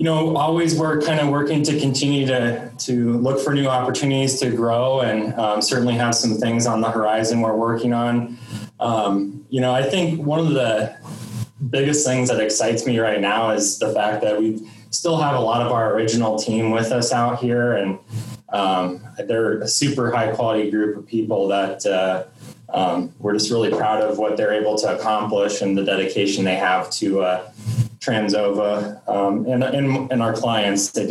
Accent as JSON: {"language": "English", "region": "Iowa", "country": "United States", "tie": "born or raised there", "said": "I'm a veterinarian, born and raised in Iowa."}